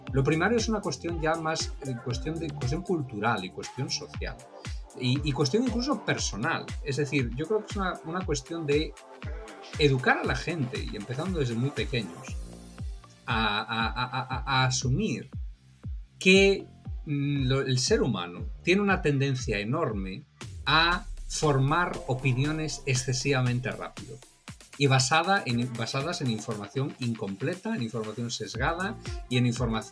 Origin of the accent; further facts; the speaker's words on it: Spain; el diario más importante de mi país de origen, de España